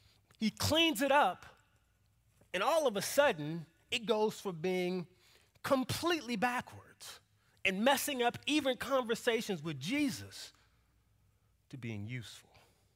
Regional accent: the South, United States; I didn't grow up in perfect culture. I grew up in America. In the South, on the West End, not the good part of town.

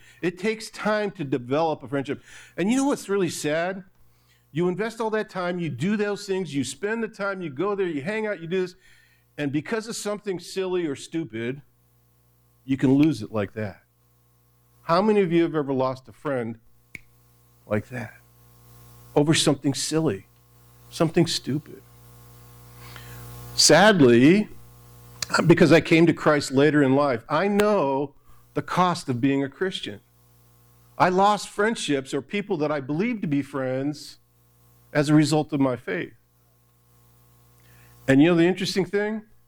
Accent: Detroit, Michigan, United States; also born or lived in California; I grew up in Detroit. I love the Detroit Tigers, but when I lived out in California, I love the Dodgers.

